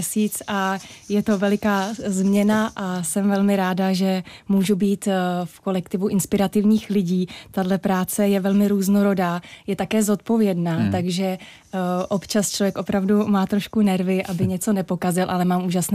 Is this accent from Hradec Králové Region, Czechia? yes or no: yes; Trutnov, Hradec Králové Region, Czechia; Já jsem z Trutnova a Trutnov mám strašně moc ráda. Je to nádherné město pod Krkonošemi